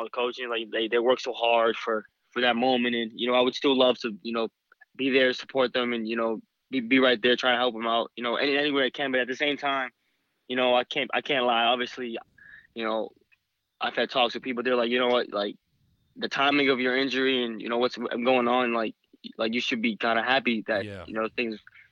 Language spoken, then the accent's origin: English; East Coast, United States; I'm from the East Coast. You know, it's normal.